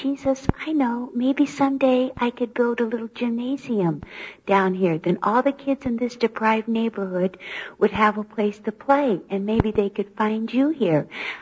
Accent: Hawaii, United States; I grew up in Hawaii. I was tall and everyone else was petite. I was white and everyone else was dark. I was Christian and all the others were Buddhist. I was a minority.

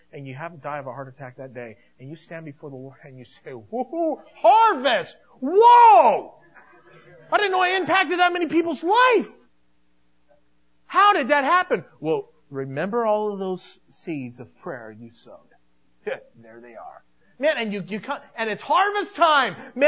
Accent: United States; Well, why don't they grow like that? I'm an American.

